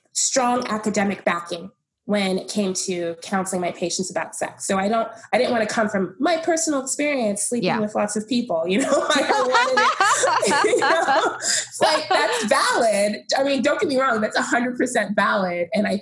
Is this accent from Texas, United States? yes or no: yes; Dallas, Texas, United States; now in Austin, United States; Well, I live in Austin, Texas. I was born and raised in Dallas, Texas, actually.